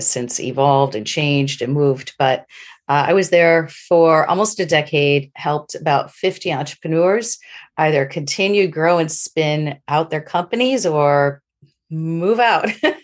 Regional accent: Rochester, New York, United States; I'm from Rochester, and I came back to Rochester after living in New York, and I lived in a few other places in the world.

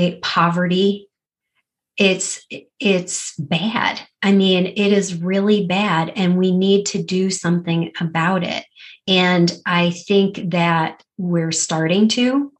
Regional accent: Avon, New York, United States; I would always say I was from Rochester because nobody knows Avon. I mean, town of 6,000 people, it's a little teeny small town.

